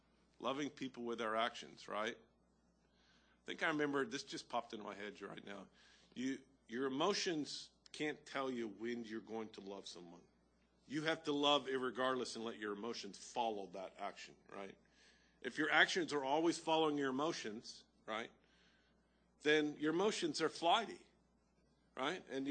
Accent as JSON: {"language": "English", "region": "Texas", "country": "United States", "tie": "born or raised there", "said": "I grew up in Texas. They had the bus ministry, Sermon in Shoes."}